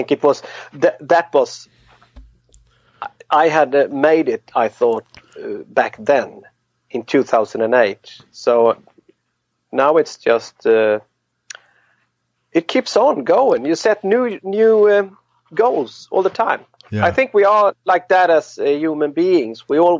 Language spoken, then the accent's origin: English; Varberg, Halland County, Sweden; our rehearsal studio was in the harbor in Sweden, in my hometown in Varberg